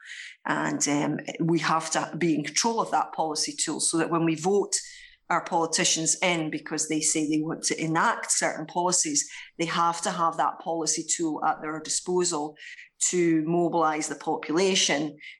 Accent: Scotland, United Kingdom; So this kind of wealth is quite alien for me as a Scot, but it's very common in the southeast of England.

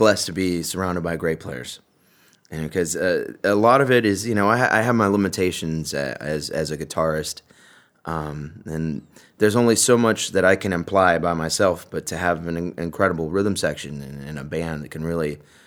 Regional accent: Austin, Texas, United States; You know, I grew up, you know, like I said, I'm from Austin. I went to an arts magnet high school

